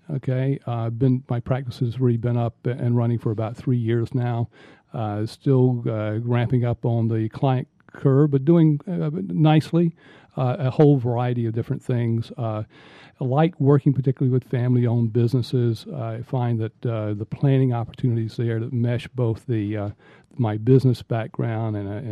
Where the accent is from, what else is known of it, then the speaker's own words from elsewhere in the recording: Florida, United States; also born or lived in North Carolina / Atlanta, United States / New York, United States; I was an Eastern person. I was born in Eastern North Carolina, grew up in Central Florida, came to Atlanta at Emory undergraduate, then went to Columbia Law School in New York and worked there for many years